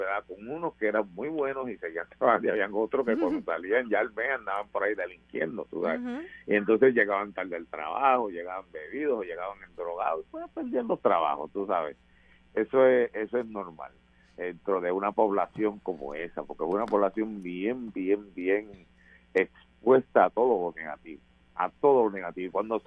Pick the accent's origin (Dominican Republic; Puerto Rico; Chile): Puerto Rico; Bayamón; born there; Yo soy nacido en Bayamón, pues, por herencia soy vaquero.